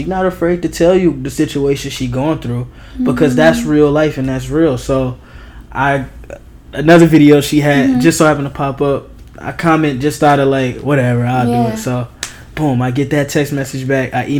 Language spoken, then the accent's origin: English; Detroit, Michigan, United States; You know, I grew up in Detroit, and making it to the age that I'm at now is mm-hmm. like super unheard of.